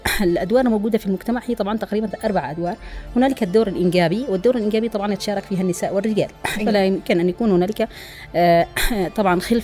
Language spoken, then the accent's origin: Arabic; Yemen; سواء كنا نحن في في في في بلدنا اليمن